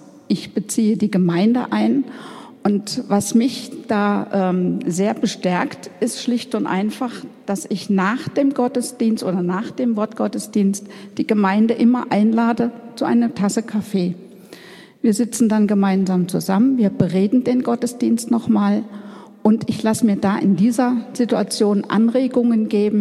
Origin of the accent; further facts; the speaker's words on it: Zella-Mehlis, Thuringia, Germany; Ich komme aus Zellamelis von der Christkönigskirche. Und wir gehören zur St. Marienkirche in Meiningen seit einigen Jahren.